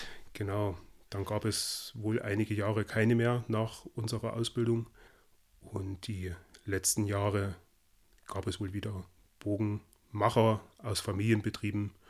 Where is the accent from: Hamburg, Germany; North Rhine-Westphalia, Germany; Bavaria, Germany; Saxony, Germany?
Saxony, Germany; Bad Brambach; in Bad Brambach zu bleiben, wo ich herkomme, also wo ich herstamme.